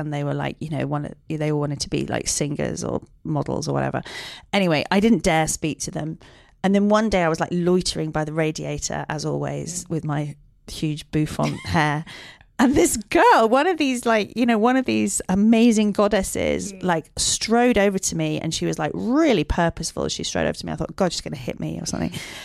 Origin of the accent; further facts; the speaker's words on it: Dublin, Leinster, Ireland; during the 1980s, I grew up in South County Dublin, where the wind and the rain and the humidity conspired to turn my hair